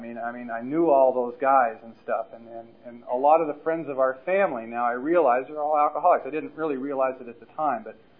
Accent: Los Angeles, California, United States; I was born and raised in Los Angeles around Inglewood in Westchester. And I graduated from high school in 1965.

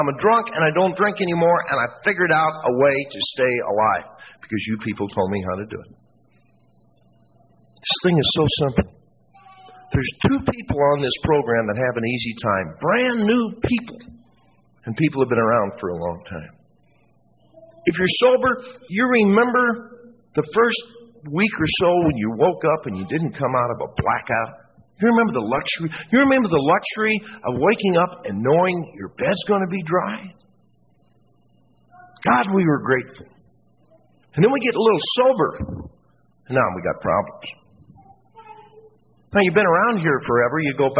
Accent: Santa Monica, California, United States; I grew up in Santa Monica.

